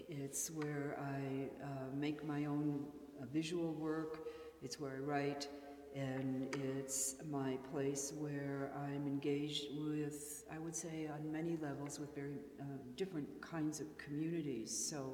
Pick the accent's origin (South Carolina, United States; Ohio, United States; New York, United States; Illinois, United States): Illinois, United States; Chicago; Oh, I grew up in Chicago.